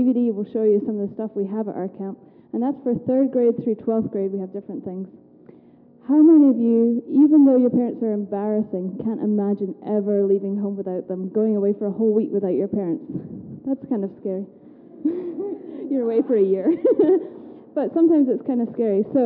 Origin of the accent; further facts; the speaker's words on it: Scotland, United Kingdom; and I'm from Scotland, but I have a bit of a mixture of an accent.